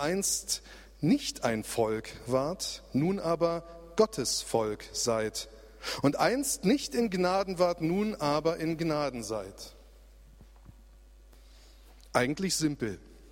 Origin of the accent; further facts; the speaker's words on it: Germany; weil wir eben so Sicherheits- und Kontrollfanatiker sind, vor allem wir Deutschen.